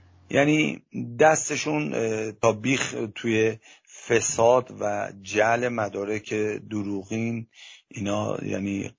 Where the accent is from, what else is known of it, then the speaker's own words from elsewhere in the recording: Iran; moved away; از زمانی که من از ایران اومدم بیرون خیلی از عزیزانم و خانوادهمو از دست دادم